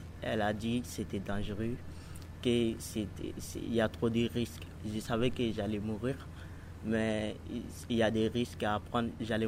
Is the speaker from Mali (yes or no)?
yes; Mali; French is a second language; moved away; je suis un migrant, et je suis noir et je viens du Mali. J'ai traversé la mer pour venir ici.